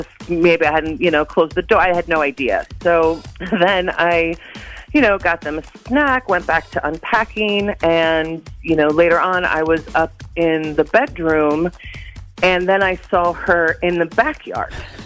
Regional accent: Cottage Grove, United States; I'm from Cottage Grove, and I accidentally let my little girl escape.

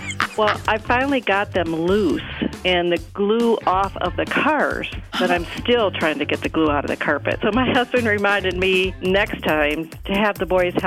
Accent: Madison, Wisconsin, United States; I'm from Madison.

